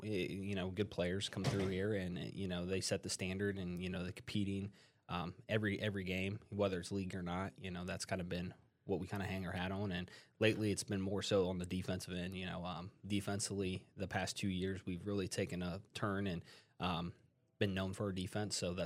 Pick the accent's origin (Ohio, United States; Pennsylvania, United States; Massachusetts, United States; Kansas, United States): Ohio, United States; Lima; Well, I'm originally from Lima. I graduated from Lima Bath.